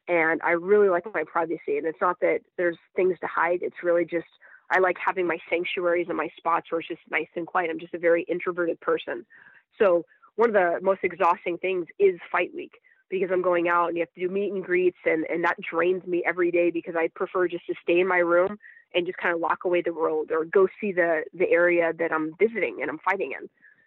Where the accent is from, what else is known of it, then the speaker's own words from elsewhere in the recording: Japan; now in United States; the community I grew up in Japan, you don't see public shows of affection